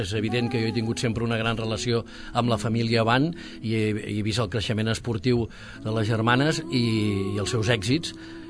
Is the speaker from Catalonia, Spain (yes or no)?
yes; Sabadell, Catalonia, Spain; Jo vaig néixer a Sabadell, sí. Vaig començar a viure al carrer Sant Quirze, al final del carrer Sant Quirze, sí. A sobre Calçats Moix, no? Al costat de la mítica botiga del Petit